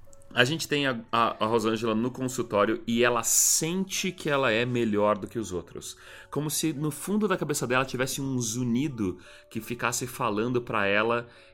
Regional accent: Curitiba, Paraná, Brazil; ela pode ser tão bonita quanto eu, que sou do Batel?

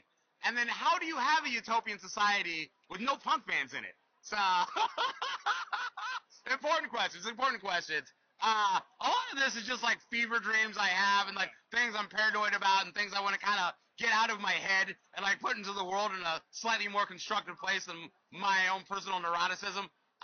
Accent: Columbus, Ohio, United States; I'm an independent comic creator from Columbus.

